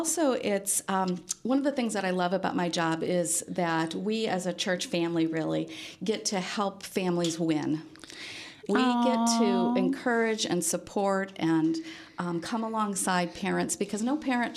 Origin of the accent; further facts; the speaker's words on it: Chicago, Illinois, United States; moved away as an adult; now in Napa, United States; We came from the Midwest, Chicago area, and came looking for a job at that time.